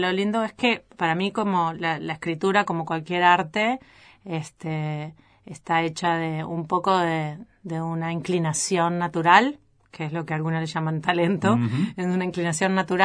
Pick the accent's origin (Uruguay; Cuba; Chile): Uruguay; moved away as an adult; yo soy uruguaya, yo viví en Uruguay hasta los 28 años ininterrumpidamente.